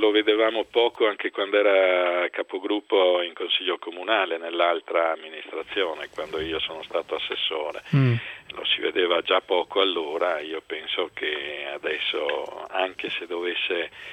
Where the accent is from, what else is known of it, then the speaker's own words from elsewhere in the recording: Venice, Veneto, Italy; Posso dire che sono più veneziano di Brunetta, sono veneziano da almeno 400 anni.